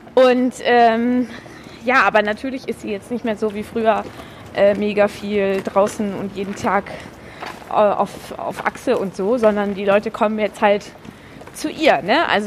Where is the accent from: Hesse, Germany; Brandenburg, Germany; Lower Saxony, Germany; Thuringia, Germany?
Lower Saxony, Germany; Braunschweig; dass ich in Braunschweig war mit Kasimir in meiner Heimatstadt.